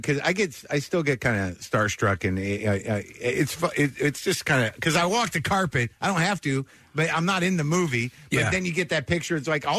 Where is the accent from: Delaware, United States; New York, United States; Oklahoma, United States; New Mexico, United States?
New Mexico, United States; Albuquerque; because I grew up in Albuquerque, and they shot the whole thing in Albuquerque.